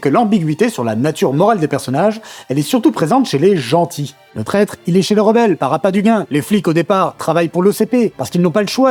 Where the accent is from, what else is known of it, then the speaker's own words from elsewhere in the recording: France; Et mine de rien, bah, on est français, donc la révolution, ça parle.